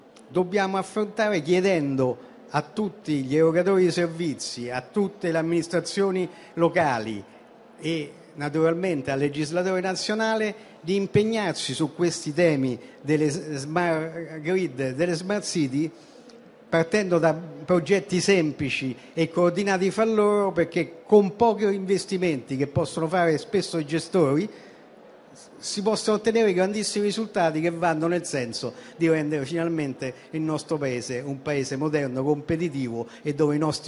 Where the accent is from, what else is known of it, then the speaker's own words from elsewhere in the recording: Rome, Lazio, Italy; essendo romani, la città di Roma